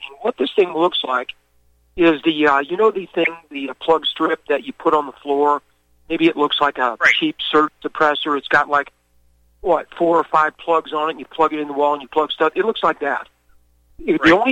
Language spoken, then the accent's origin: English; United States; Now, the last one, myself is kneeling to show that just because I'm an American don't mean I got to act like one.